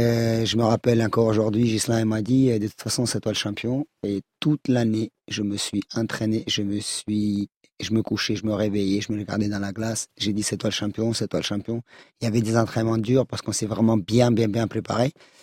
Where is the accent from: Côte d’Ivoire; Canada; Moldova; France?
Moldova; moved away; Moi, en tout cas, je suis arrivé de nulle part, de Moldavie ici.